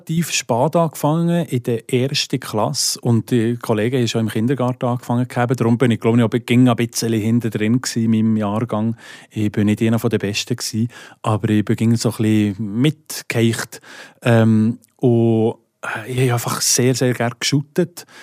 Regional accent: Fribourg, Switzerland; accent: Sensler German; Und ich probiere eigentlich ziemlich fest, meinen Dialekt einfach auch beizubehalten, am Radio oder im Reden, im Alltag. Es gibt sicher das eine oder andere Wort, das ich vielleicht mal anpasse, für verstanden zu kommen. Aber grundsätzlich würde ich schon sagen, dass ich einfach Seiseldeutsch rede.

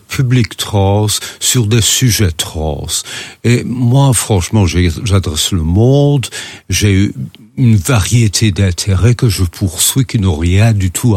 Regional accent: Belgium; je suis quand même embarrassé parce que je suis belge.

